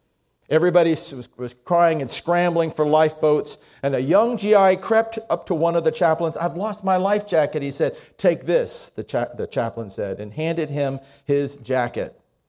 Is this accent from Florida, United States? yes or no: yes; Miami, Florida, United States; When I was growing up in Miami, I was a Roman Catholic boy